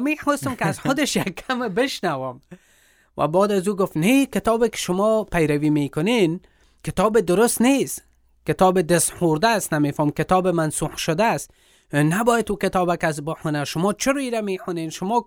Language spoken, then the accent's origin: Persian; Afghanistan; چرا که خودم افغان هستم، مردم افغان هستن،